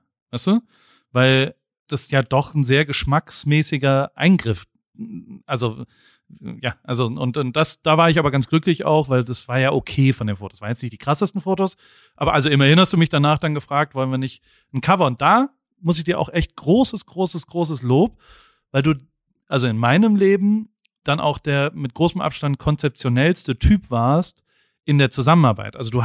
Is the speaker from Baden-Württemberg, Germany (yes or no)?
yes; Heidelberg, Baden-Württemberg, Germany; weil ich als Heidelberger Sohn mit Hip-Hop